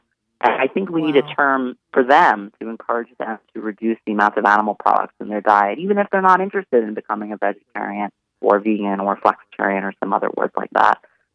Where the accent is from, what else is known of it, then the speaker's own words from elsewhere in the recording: Staten Island, New York, United States; But I know my parents, you know, growing up in Staten Island